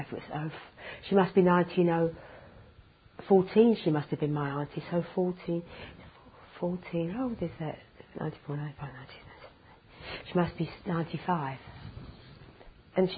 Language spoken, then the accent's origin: English; London, United Kingdom; born there; I was born in London.